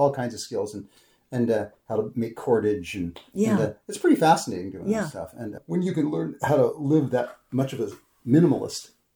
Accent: Santa Cruz, California, United States; I taught that at UC Santa Cruz when I was in my hometown of Santa Cruz and when I ran the outdoor store there.

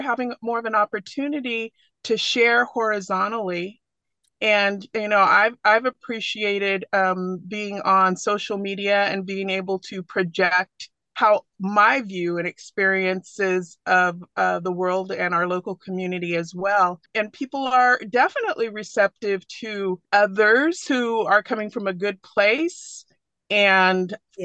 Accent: Chico, California, United States; I was born and raised in Chico, where the population has traditionally been 2% Black, and my parents came from the rural South

